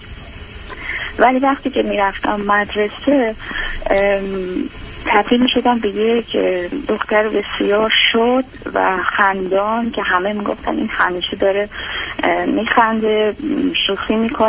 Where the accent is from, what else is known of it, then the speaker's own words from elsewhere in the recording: Iran; also born or lived in United States; من بچگیم رو آمریکا گذرونده بودم و بعد توی 5-6 سالگی برگشت بودم ایران